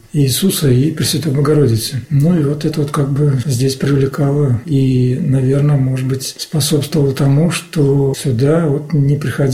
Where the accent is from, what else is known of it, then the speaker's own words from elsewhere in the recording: Sarov, Nizhny Novgorod Oblast, Russia; я родился здесь, в Сарове, да, и всю жизнь прожил здесь. Жили мы недалеко вот от городского кладбища. Здесь был поселочек молодежный.